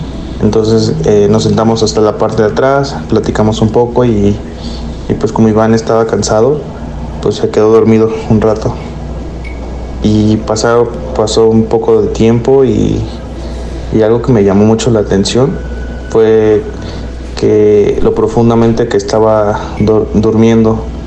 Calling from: Guerrero, Mexico; de Guerrero.

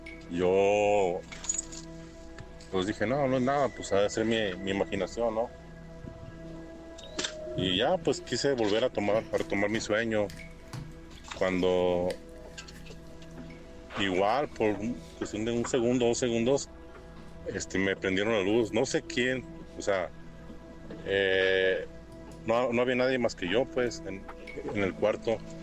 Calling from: Zapopan, Jalisco, Mexico; Pues yo soy de acá de Zapopan, de Jalisco.

